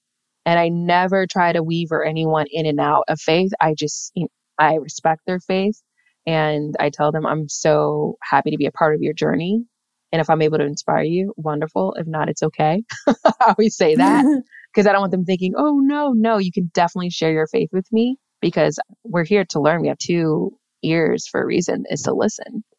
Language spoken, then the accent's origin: English; United States; Everyone has their story, especially me being Black American.